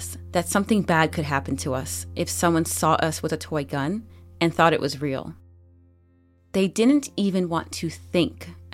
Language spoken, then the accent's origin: English; New Jersey, United States; I grew up on the Jersey Shore in the 90s and early 2000s.